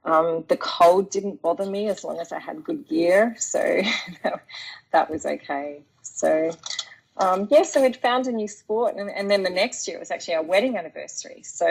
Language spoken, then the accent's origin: English; Tasmania, Australia; I'm actually from Tasmania originally